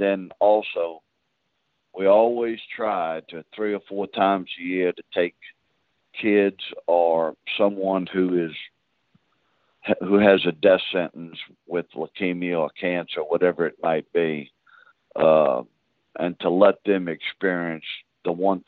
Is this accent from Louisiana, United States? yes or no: yes; Louisiana, United States; The Arkansas one comes to mind, getting to play that in Louisiana. Back in my hometown, that was pretty special.